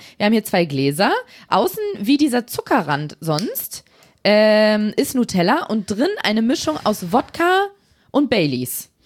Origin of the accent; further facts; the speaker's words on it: Cologne, North Rhine-Westphalia, Germany; now in Berlin, Germany; Ja, ich war ein Weilchen weg in Köln. Die Wiege meiner Heimat.